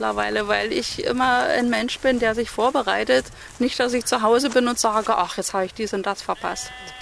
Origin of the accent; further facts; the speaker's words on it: Klipphausen, Saxony, Germany; ich komme aus Klipphausen bei Meißen und liebe Schottland.